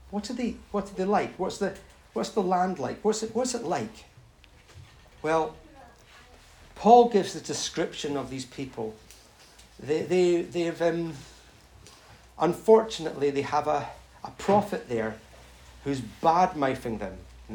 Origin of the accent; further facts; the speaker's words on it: England, United Kingdom; I'm an Englishman.